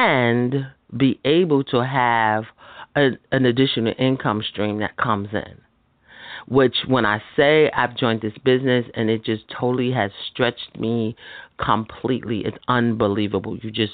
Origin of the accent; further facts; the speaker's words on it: Bronx, New York, United States; because we are originally from the Bronx. Hey, and we're based in the Bronx.